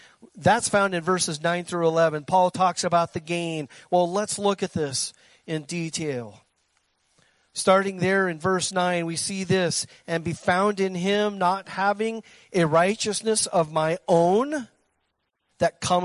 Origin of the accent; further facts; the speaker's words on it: Ireland; I'm Irish, so please, you'll have to forgive me on this.